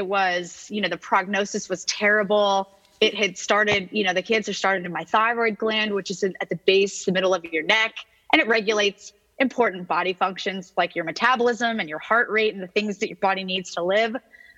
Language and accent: English; Orange, California, United States; I grew up in Orange, California. I had a traditional sort of church school experience